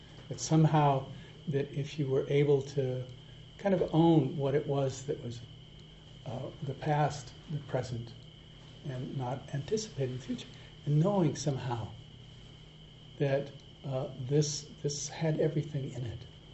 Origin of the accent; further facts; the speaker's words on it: Switzerland; English is a second language; growing up in Europe and in Switzerland in a little village